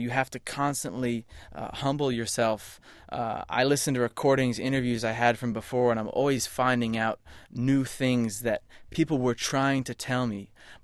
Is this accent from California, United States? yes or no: yes; San Francisco, California, United States; San Francisco.